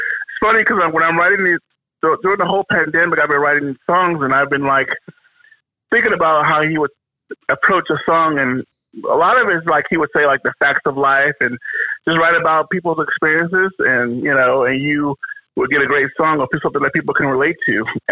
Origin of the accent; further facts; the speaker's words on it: California, United States; also born or lived in Chicago; I was born in Chicago, but I was out in California.